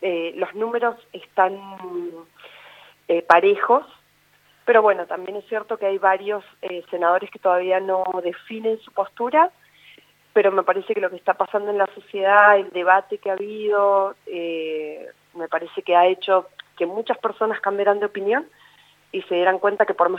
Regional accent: Argentina; Creo que tanto las argentinas como los argentinos somos un pueblo sumamente luchador

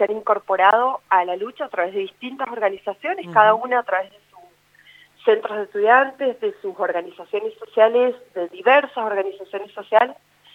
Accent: Argentina; Creo que tanto las argentinas como los argentinos somos un pueblo sumamente luchador

